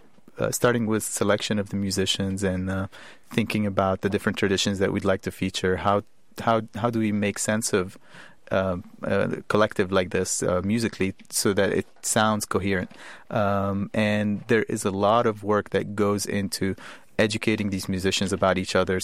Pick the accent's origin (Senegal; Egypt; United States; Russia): Egypt; the problem that I have faced growing up in Egypt